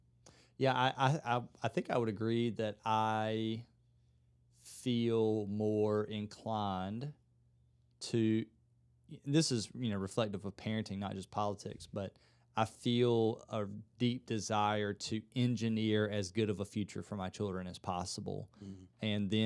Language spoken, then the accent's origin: English; Georgia, United States; I'm from South Georgia.